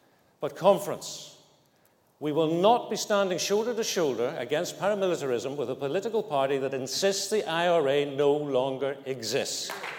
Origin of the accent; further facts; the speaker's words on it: Northern Ireland, United Kingdom; I'm a unionist leader, but I'm not an orange man. And in one very specific regard, I'm actually as Irish as Katrina Ruan.